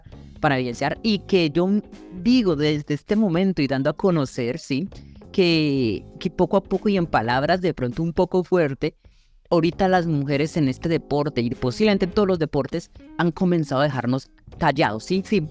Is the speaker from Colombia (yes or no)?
yes; Colombia